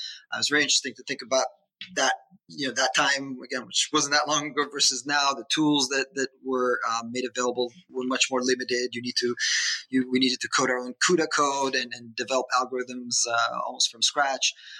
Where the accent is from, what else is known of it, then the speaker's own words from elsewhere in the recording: Israel; I born and raised in Israel.